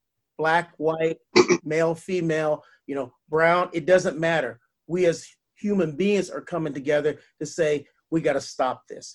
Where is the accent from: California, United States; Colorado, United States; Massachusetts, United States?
Colorado, United States; Denver; also born or lived in Texas; I grew up in Texas. I was born in Texas, but my dad was in the military. So we lived in a lot of different places. And we moved to Colorado, to Denver in 1973, 1974.